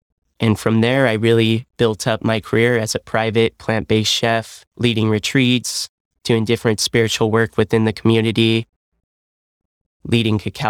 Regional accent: Imperial Beach, California, United States; So I grew up in Imperial Beach, San Diego, and really had a great upbringing there by the coast

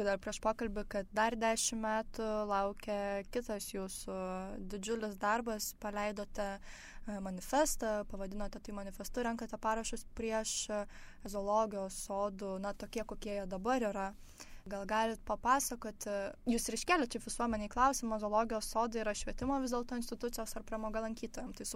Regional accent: Klaipėda, Klaipėda County, Lithuania; aš iš Klaipėdos

